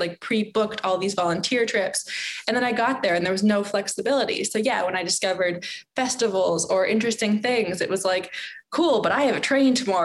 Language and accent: English; Toronto, Ontario, Canada; I grew up in Toronto